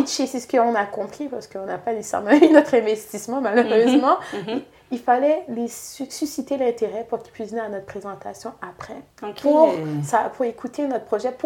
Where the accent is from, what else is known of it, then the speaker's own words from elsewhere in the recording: Haiti; Vraiment, quand j'étais jeune en Haïti